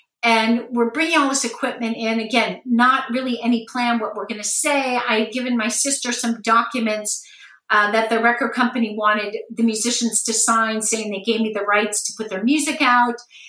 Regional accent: United States; I came to Russia thinking, you know, I'm from America, so I'm free.

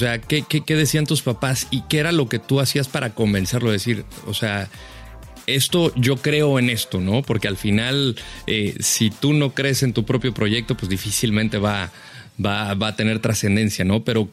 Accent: Aguascalientes, Mexico; Digo, yo soy de Aguascalientes, es la misma historia.

